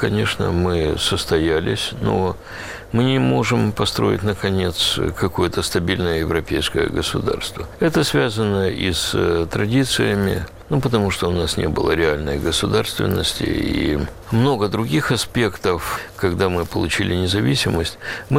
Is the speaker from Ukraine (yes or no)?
yes; Ukraine; Мы, украинцы, бросились так же, как белорусы.